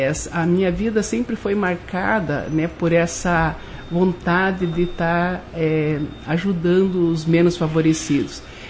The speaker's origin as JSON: {"language": "Portuguese", "town": "Palmeira", "region": "Paraná", "country": "Brazil", "tie": "born or raised there", "said": "eu sou de Palmeira, nascida aqui, criada, saí só para fazer faculdade e voltar, e em 2012 eu voltei para Palmeira, depois de me aposentar na Universidade Estadual de Ponta Grossa. Então"}